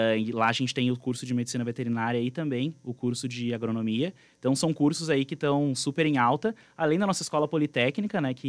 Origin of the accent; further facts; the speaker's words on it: Porto Alegre, Rio Grande do Sul, Brazil; now in Passo Fundo, Brazil; Não, sou de Porto Alegre, mas moro em Passo Fundo aqui já há 3 anos.